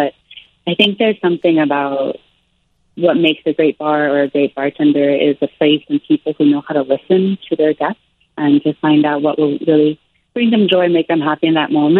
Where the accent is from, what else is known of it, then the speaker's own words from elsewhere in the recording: Japan; I grew up in Japan, so I would teach English to little toddlers.